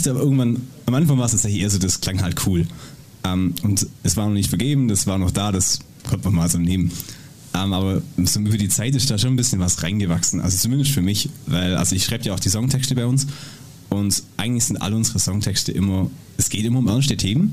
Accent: Schwendi, Baden-Württemberg, Germany; Also ich würde jetzt hier mal sagen, wir kommen aus Schwendi. Also 3 von 4 kommen aus Schwendi.

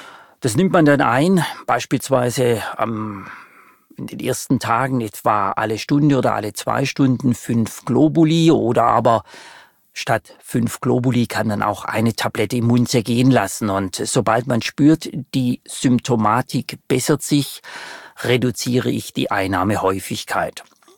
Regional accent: Baden-Württemberg, Germany; als Schwabe

